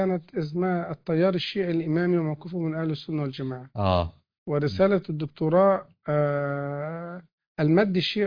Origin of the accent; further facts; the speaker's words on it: Egypt; ويكفي احنا كمصريين